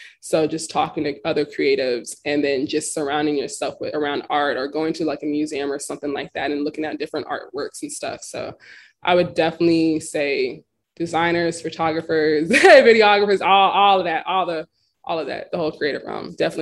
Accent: San Antonio, Texas, United States; Sorry, I'm from San Antonio. So I just was really trying to leave. You know, I was not trying to be in San Antonio for that long.

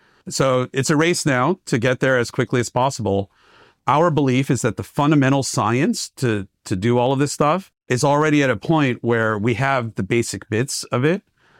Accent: Los Angeles, California, United States; Los Angeles.

